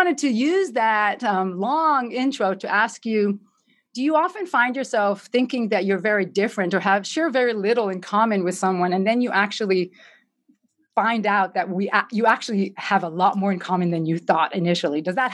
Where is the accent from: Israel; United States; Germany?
Israel; I was growing up in Israel. I was in high school at the time, and we had our own involvement in it.